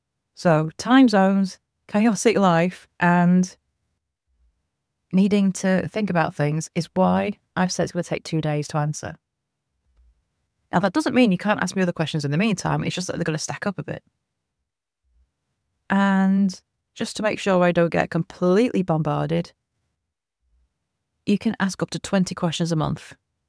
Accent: United Kingdom; I'm British, I'm UK based.

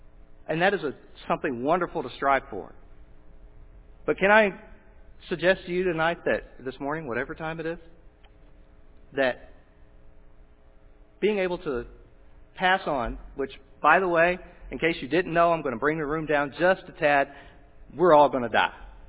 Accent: Dallas, Texas, United States; I grew up in Dallas and I grew up in a rough neighborhood

